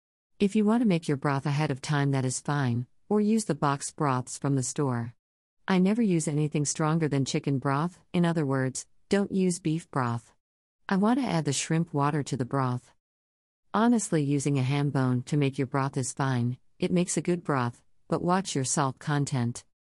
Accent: Texas, United States; I was raised in Texas eating my mother's and my grandmother's gumbo.

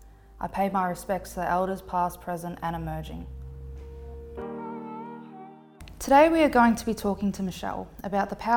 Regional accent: Stawell, Victoria, Australia; born there; I'm a proud Gunindjmirraa Wotjobaluk woman. I was born in Stawell, but I'm currently living in Horsham.

